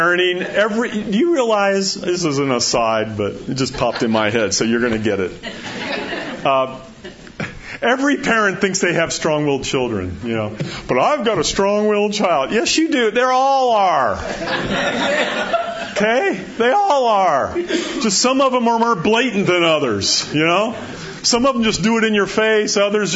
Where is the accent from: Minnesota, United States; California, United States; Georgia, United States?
California, United States; Phelan; I was born in Phelan, grew up in Phelan. I'm going to die in Phelan.